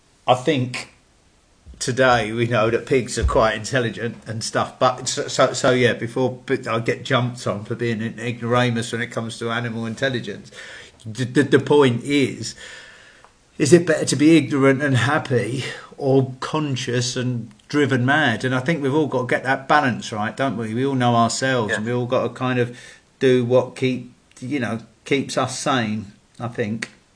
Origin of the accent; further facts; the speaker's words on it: England, United Kingdom; There is a discouragement to be proud in who you are as a nation, you know, especially as white English people.